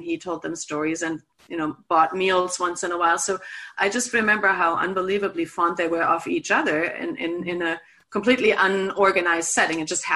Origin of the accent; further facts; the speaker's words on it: Germany; So I'm from Germany